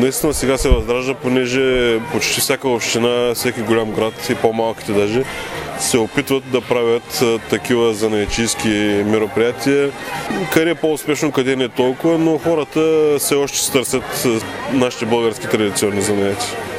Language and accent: Bulgarian; Varna, Varna Province, Bulgaria